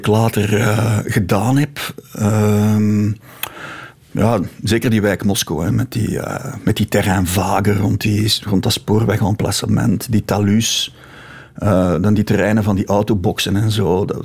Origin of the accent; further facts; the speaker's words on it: Ghent, Flanders, Belgium; Ik ben opgegroeid in Gent, Gentbrugge, in de Sint-Eligius parochie. We hadden twee wijken, Arsenaal en Moskou.